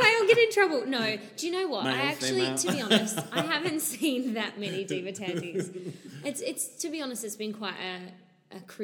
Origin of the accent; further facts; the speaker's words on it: Scotland, United Kingdom; accent: Scottish; I have to explain my Scottish accent. I'm going to do it because... Okay. So I was born and brought up on the northeast coast of Scotland, which is like country Scotland.